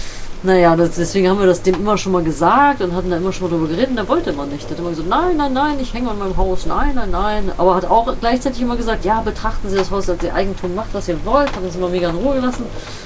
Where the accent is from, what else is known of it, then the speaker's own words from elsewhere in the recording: Bremen, Germany; Also, ich komme aus Bremen-Nord, Blumenthal, da bin ich aufgewachsen, kennst du vielleicht, auch so ein abgehängter Stadtteil.